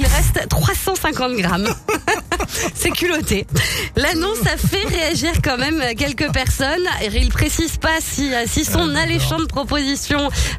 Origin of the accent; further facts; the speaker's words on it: Nantes, Pays de la Loire, France; Et chez moi, en Loire-Atlantique, on dit crayon de bois.